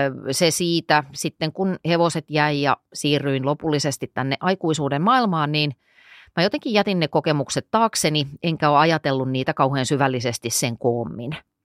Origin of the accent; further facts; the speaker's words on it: Ypäjä, Tavastia Proper, Finland; mä oon kotoisin Ypäjältä, joka on pikkuruinen paikkakunta tuolla Turun ja Tampereen välissä, noin karkeasti sanottuna.